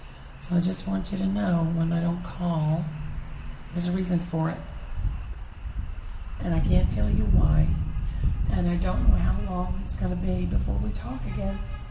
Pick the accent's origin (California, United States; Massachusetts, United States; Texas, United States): Texas, United States; Houston; I am from Houston, Texas.